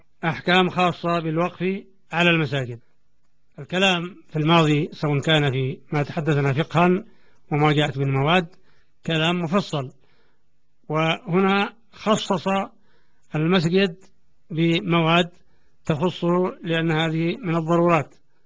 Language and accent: Arabic; Yemen; كان يسمى هذا الوقف عندنا في اليمن وقف طعمة،